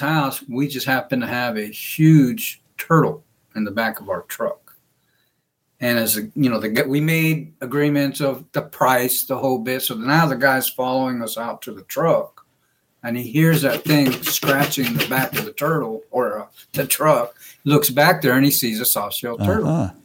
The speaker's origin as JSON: {"language": "English", "country": "Guam", "said": "I'm originally from Guam"}